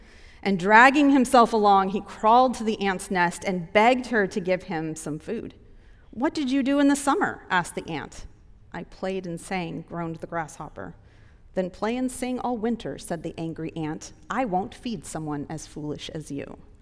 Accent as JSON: {"language": "English", "region": "Wyoming", "country": "United States", "tie": "born or raised there", "said": "I grew up in Wyoming"}